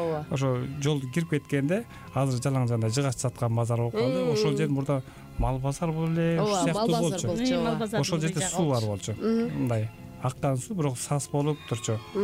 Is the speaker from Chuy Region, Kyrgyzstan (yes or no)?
no; Naryn, Naryn Region, Kyrgyzstan; Биз өзү экөөбүз тең Нарындан болобуз. Нарын мамлекеттик университетинде окуганбыз.